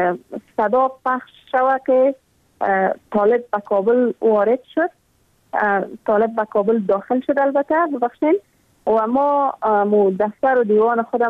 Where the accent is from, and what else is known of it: Afghanistan; born or raised there